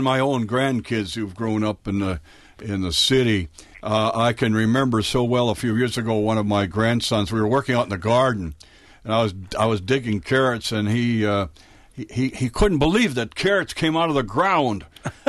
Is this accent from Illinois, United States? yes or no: no; Wild Rose, Wisconsin, United States; at the Patterson Memorial Library in Wild Rose, my hometown, talking about Wisconsin agriculture.